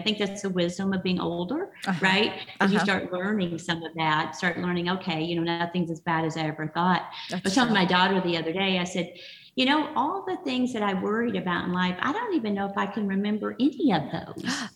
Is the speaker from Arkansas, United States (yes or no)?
yes; Arkansas, United States; I grew up in Arkansas. I didn't know anything about therapy or, you know, I'd never even heard of that.